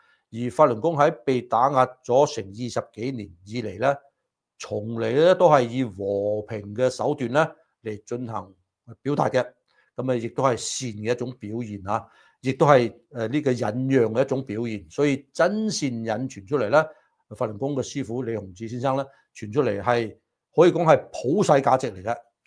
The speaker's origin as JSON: {"language": "Cantonese", "country": "United States", "said": "對我哋美國人嚟講"}